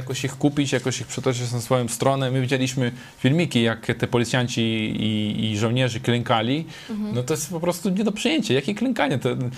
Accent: Israel; ja wychowałem się w Izraelu

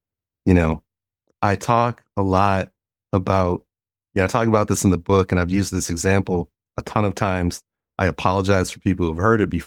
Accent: Detroit, Michigan, United States; I didn't know her work when I was like a kid growing up in Detroit

